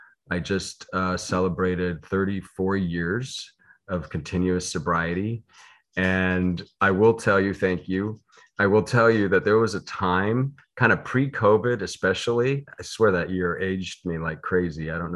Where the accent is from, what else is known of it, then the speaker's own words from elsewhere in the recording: Pasadena, California, United States; born there; I was born in Pasadena, California, and was born to a nice kind of middle class, middle class family.